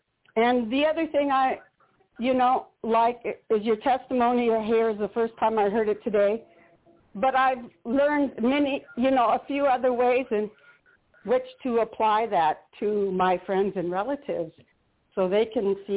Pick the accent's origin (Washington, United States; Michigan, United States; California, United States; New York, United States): Washington, United States; Battle Ground; I'm from Battleground, Washington.